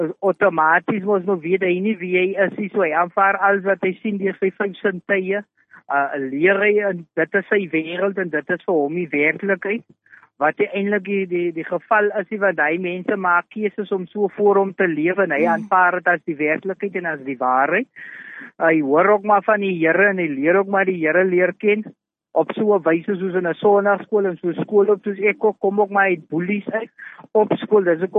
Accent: Oudtshoorn, Western Cape, South Africa; ek het ook maar in Oudtshoorn groot geword. Dit is nou 'n dorp.

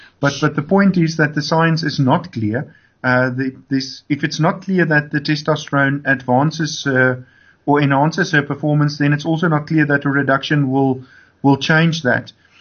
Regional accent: South Africa; Certainly, I think as a South African, I'm proud of Casta

